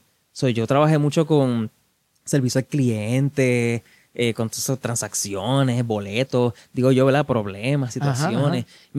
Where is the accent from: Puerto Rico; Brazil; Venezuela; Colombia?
Puerto Rico; Bayamón; mi hermana y yo, diría yo, nos criamos en el Teatro Braulio Castillo, en Bayamón.